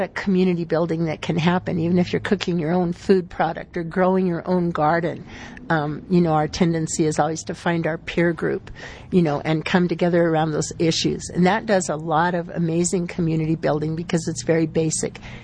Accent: South Dakota, United States; now in New Mexico, United States

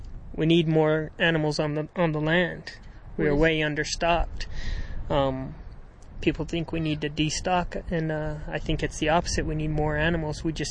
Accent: New Mexico, United States; I am a fifth generation rancher. I'm from New Mexico. And I kind of grew up doing it.

